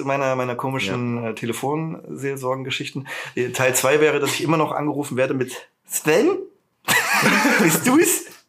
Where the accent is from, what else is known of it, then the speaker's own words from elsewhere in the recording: Jena, Thuringia, Germany; Hi. Ah, hi. Ja, wo kommen Sie denn her? Ich sag so, nein, ich komme aus Jena.